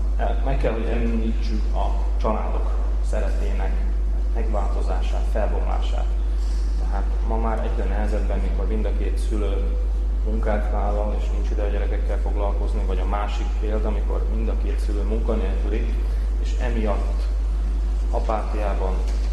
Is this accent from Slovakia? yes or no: yes; Slovakia; Mi esetünkben el kell dönteni, hogy mik is vagyunk, magyarok vagyunk, szlovákiai vagyunk, szlovákiai magyarok vagyunk.